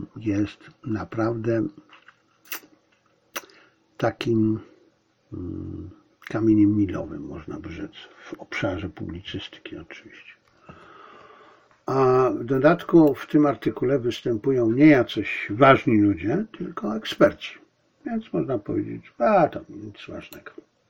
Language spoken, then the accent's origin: Polish; China; Ponieważ ja jestem Chińczykiem. Ja jestem Polakiem i jestem Chińczykiem. Jestem patriotą chińskim i patriotą polskim.